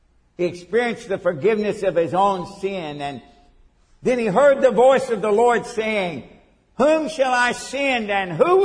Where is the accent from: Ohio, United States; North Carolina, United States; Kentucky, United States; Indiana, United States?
Kentucky, United States; Nortonville; went back to my hometown in Nortonville, Kentucky